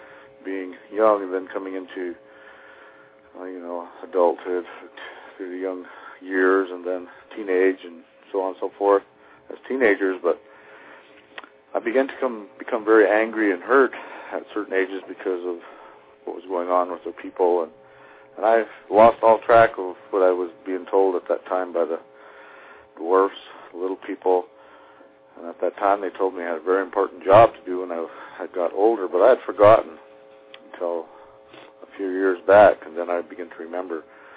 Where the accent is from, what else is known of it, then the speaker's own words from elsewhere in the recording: Wyoming, United States; I'm 54 years old, and I'm from the Wind River Indian Reservation in the center of Wyoming, in the Wind River Mountain Range, and I was raised on a reservation, born on a reservation in 1950